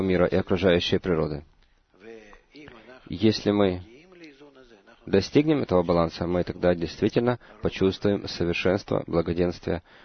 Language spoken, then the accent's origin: Russian; Israel; Мы не скрываем того, что мы из Израиля, к нам хорошо относятся.